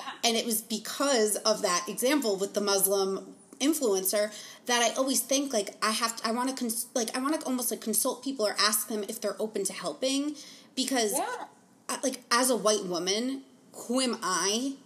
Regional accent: New Jersey, United States; now in Manhattan, United States; I grew up in New Jersey, very Italian, everyone's white, yeah, like in, yeah, the town that I came from. But through living in Manhattan for the past 7 years

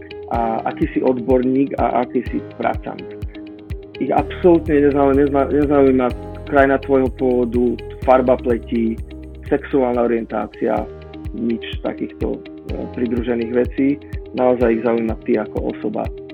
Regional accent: Nové Zámky, Nitra Region, Slovakia; Ja som pôvodne z Nových Zámkov.

